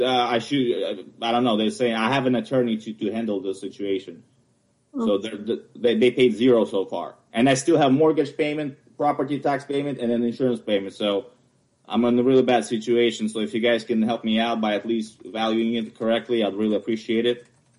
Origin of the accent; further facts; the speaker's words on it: Ukraine; English is a second language; Sorry, English is my third language. I'm from Ukraine.